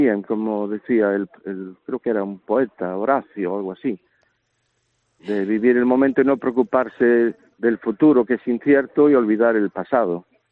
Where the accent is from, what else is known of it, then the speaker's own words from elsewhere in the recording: Boiro, Galicia, Spain; now in Santiago de Compostela, Spain; mi pueblo, no natal, porque nací en Santiago, pero me crié en Boiro.